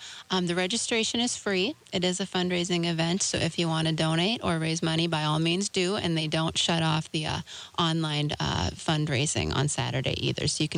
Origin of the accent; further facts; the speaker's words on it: Edgerton, Minnesota, United States; with a name like … that I'm Dutch, but I'm from Edgerton.